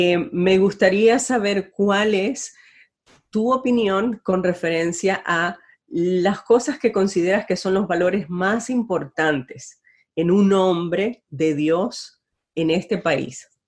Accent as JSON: {"language": "Spanish", "country": "Dominican Republic", "said": "Soy latina, soy mujer, soy dominicana, soy inmigrante"}